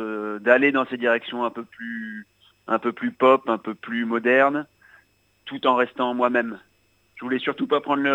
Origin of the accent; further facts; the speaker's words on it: France; qu'on retrouve peu par chez nous en France